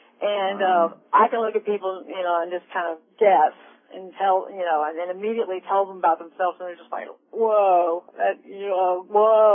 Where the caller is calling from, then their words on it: Springfield, Missouri, United States; but I'm from Springfield, Missouri, and my birthday is June 21st, 1959.